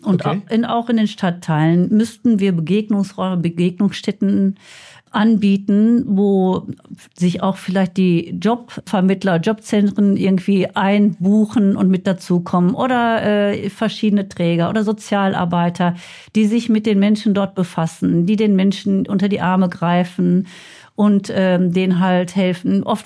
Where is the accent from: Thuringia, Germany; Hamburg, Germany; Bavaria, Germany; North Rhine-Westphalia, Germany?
North Rhine-Westphalia, Germany; Bochum; ich bin ja in Bochum aufgewachsen und ich bin auch im Eistreff aufgewachsen.